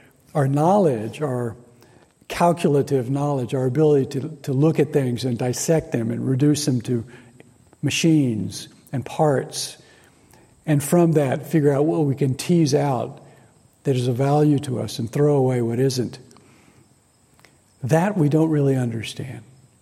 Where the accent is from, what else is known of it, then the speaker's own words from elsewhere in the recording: Atlanta, Georgia, United States; I remember growing up during the Cuban Missile Crisis. And growing up in Atlanta, we were in range